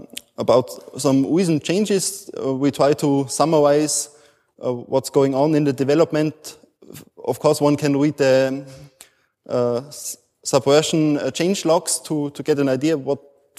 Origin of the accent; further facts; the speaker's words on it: Austria; I'm from Austria